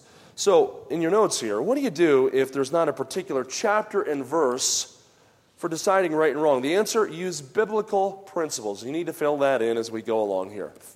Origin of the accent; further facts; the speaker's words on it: New Jersey, United States; When I grew up in New Jersey, we did not have a lot of strong separation in some personal issues